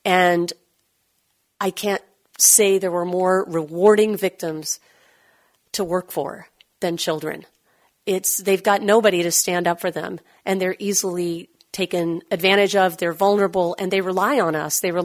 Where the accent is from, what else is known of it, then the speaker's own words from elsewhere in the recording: Columbus, Ohio, United States; I grew up in Columbus, Ohio, and I went to the Ohio State University, of which I am still quite fond.